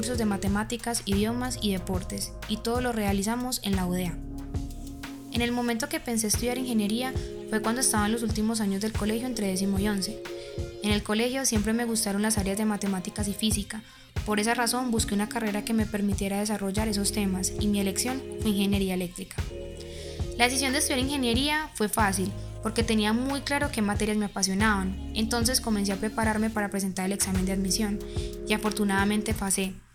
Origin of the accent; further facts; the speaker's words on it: Medellín, Antioquia, Colombia; soy ingeniero electricista de la Universidad de Antioquia y soy de la ciudad de Medellín.